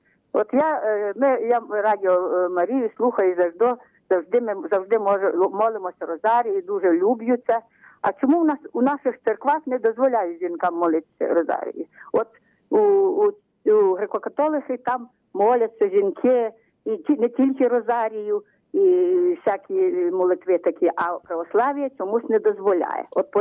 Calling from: Ivano-Frankivsk Oblast, Ukraine; Це я з Прикарпаття дзвоню до вас.

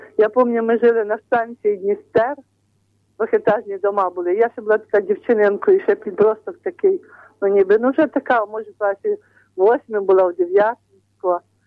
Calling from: Zhytomyr Oblast, Ukraine; Житомирська область.

